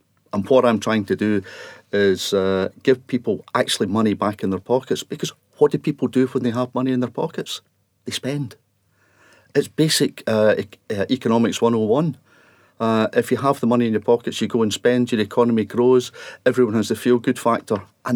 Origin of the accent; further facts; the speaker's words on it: Alexandria, Scotland, United Kingdom; where I was brought up in Alexandria, just next to Loch Lomond.